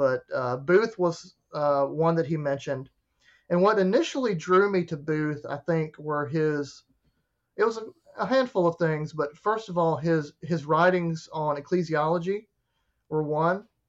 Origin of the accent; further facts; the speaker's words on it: Mississippi, United States; moved away as an adult; now in Louisville, United States; I am originally from Mississippi, grew up in small town Mississippi. Blessed to grow up in a Christian home, Christian parents.